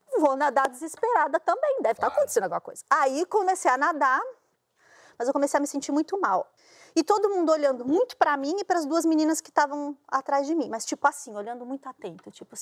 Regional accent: São Paulo, Brazil; eu sou de São Paulo, né?

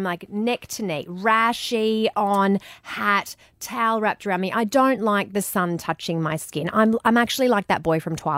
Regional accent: Australia; And I'm okay with hating the beach and being Australian.

